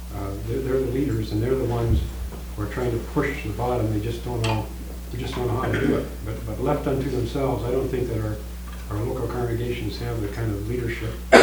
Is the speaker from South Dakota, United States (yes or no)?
yes; South Dakota, United States; I just went back to my hometown congregation in western South Dakota